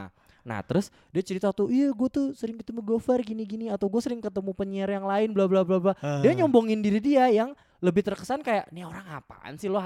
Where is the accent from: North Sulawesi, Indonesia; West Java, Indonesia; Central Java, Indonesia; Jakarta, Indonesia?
Jakarta, Indonesia; Lah gua orang Betawi juga bisa dong kayak gitu.